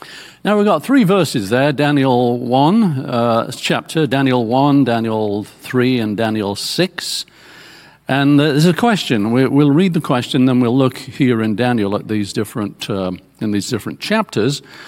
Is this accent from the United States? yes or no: no; England, United Kingdom; I'm from England.